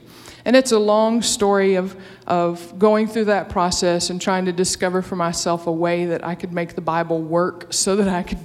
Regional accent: Alabama, United States; I was raised in church. I grew up in the Deep South in Alabama, the daughter of a Baptist pastor.

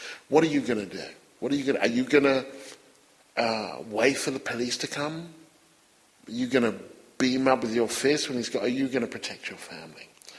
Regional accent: United Kingdom; I would invoke my Britishness and I would say that I'm from Britain

